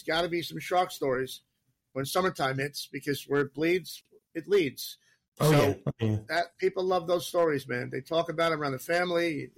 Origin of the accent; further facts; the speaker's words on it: New York, United States; I we grew up on Great South Bay, and back in like 75, we're going fishing, and we would see, we could see our bait on the floor.